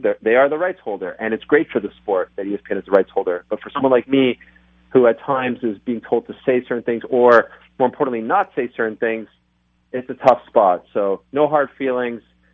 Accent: Montreal, Quebec, Canada; I grew up in Montreal

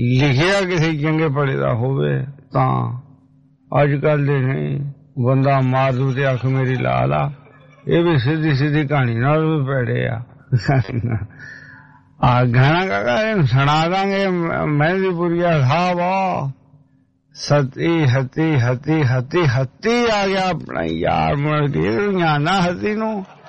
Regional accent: Tajpura, Punjab, India; north India ਦਾ ਪਹਿਲਾ ਸਾਡਾ ਪਿੰਡ ਤਾਜਪੁਰਾ

